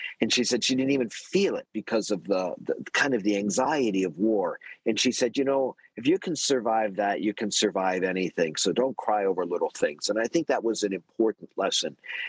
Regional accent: Erie, Pennsylvania, United States; Yes, so I grew up in Erie, although my father is from Pittsburgh.

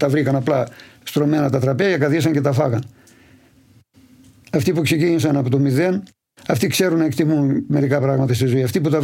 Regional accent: Polydendri, Greece; Όταν ήμασταν μικροί, πηγαίναμε σε κανένα χωριό και μερικοί παλιότεροι μας ρωτούσαν από πού είσαι και τα λοιπά. Και άμα λέγαμε από το Πολυδέντρη, παράδειγμα, ήρθαν οι άντρες, μας έλεγαν ειρωνικά.

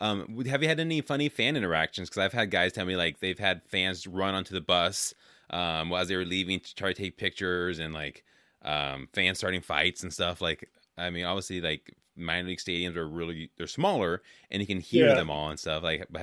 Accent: California, United States; I grew up hating the Giants because I was an A's fan growing up in California.

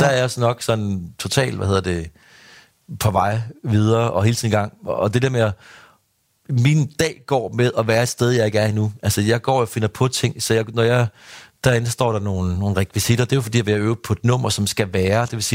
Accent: Ringkøbing, Central Denmark Region, Denmark; Jeg kommer fra Ringkøbing, så det er jo sådan en lille by, hvor der også er forholdsvis få mennesker at vælge mellem.

